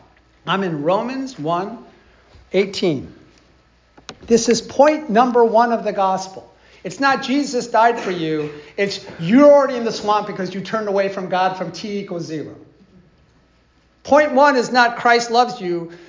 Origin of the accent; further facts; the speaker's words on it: California, United States; I'm from California, right? And I've got to tell you that California is a great example of this because it's thrashed.